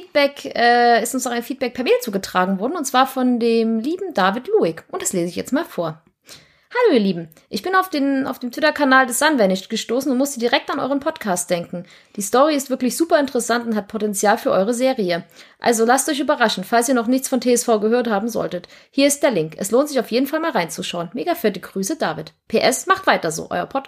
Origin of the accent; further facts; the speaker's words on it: East Germany, Germany; ich komme aus dem Osten